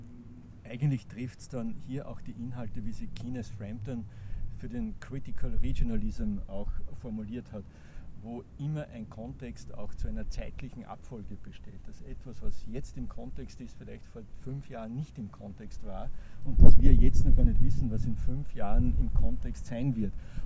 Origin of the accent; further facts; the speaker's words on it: Waidhofen an der Ybbs, Lower Austria, Austria; in meiner Heimatstadt Weidhofen an der Ybbs